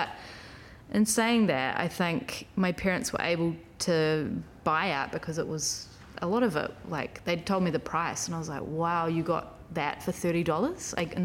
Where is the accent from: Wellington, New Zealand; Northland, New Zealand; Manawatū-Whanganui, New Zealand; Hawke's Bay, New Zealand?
Northland, New Zealand; Russell; I grew up in Koro Rareka, Russell, so it wasn't far away.